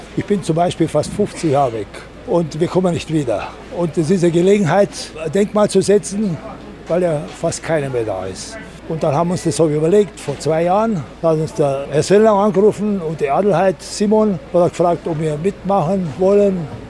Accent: Neurath, North Rhine-Westphalia, Germany; born there; Mein Geburtsort. Hier habe ich geheiratet, hier bin ich getauft worden, hier sind meine Kinder geboren und getauft worden. Also für mich ist Neuerath Gänsehautgefühl.

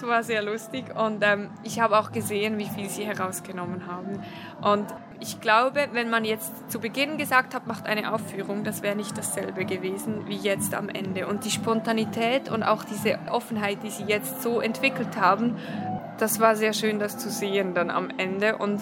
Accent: Switzerland; now in Zurich, Switzerland; ich komme aus der Schweiz, ich wohne in Zürich

